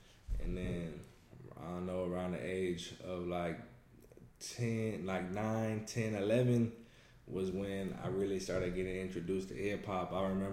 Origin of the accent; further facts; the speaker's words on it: Pflugerville, Texas, United States; I grew up in Pflugerville, Texas. That's like North Austin, you know what I'm saying?